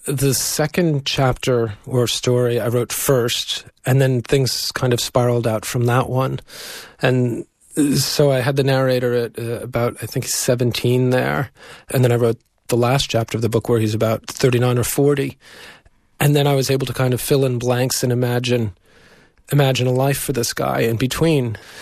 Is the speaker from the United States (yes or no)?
yes; United States; because I'm American, and I didn't want to make it a wholly American book.